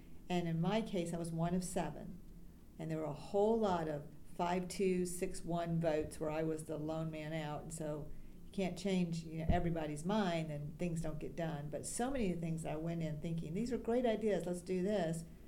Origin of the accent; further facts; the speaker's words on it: Griffin, Georgia, United States; Griffin, Georgia. Okay. So I am a rare breed, born and bred in Georgia, stayed here. And then I went to Florida State University and then came to the Woodstock area in 1991.